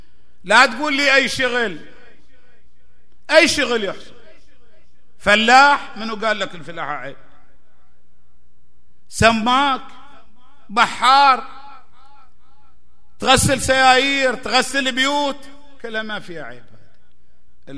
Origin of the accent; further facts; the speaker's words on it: Saudi Arabia; أنواع ملل العالم كلها موجودة عندنا في السعودية